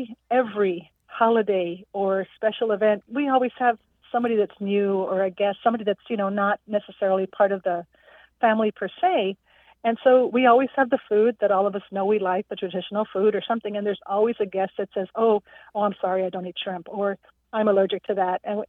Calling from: San Antonio, Texas, United States; I'm in San Antonio, Texas right now.

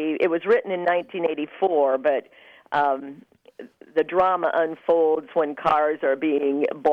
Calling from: Indianapolis, Indiana, United States; from Indianapolis, Indiana, and I think I'm speaking to Grant.

